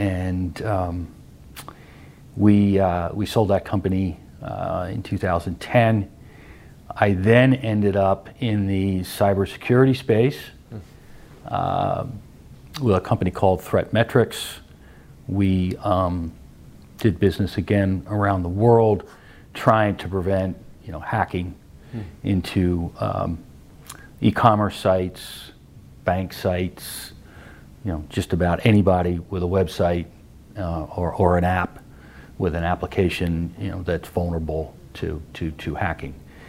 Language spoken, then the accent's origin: English; Philadelphia, Pennsylvania, United States; So I grew up in Philadelphia, went to high school here and then had the crazy idea in 1974 to go to California.